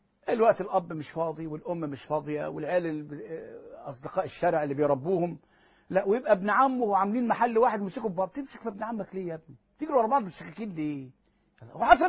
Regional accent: Egypt; احنا عندنا في مصر

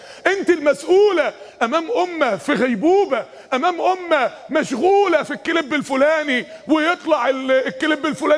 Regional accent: Mansoura, Dakahlia, Egypt; وانا في ثانوي كان ما فيش كمبيوتر اصلا، ما اعرفش ان في كمبيوتر عندنا في المنصورة اصلا

